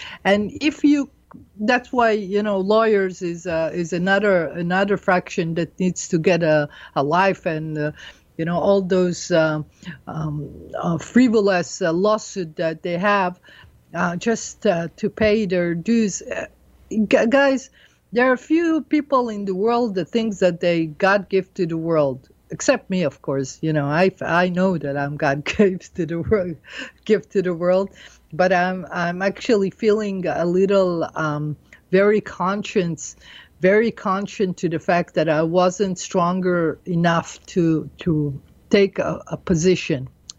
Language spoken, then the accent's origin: English; United States; now in Israel; because I'm an American, it's always, you know, you feel like in America, Israelis, you don't know if Israeli or American.